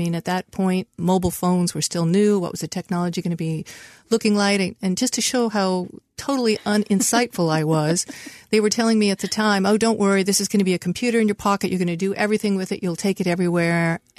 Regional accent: Denver, Colorado, United States; moved away as an adult; now in Philadelphia, United States; I grew up in Colorado, actually. So started out in Denver, really loved that, graduated from DU, University of Denver, and headed out here in 1999.

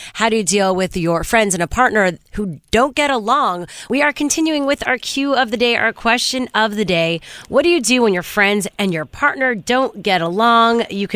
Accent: Montreal, Quebec, Canada; It was all my friends were in town from Montreal, from my hometown, and they were all staying over

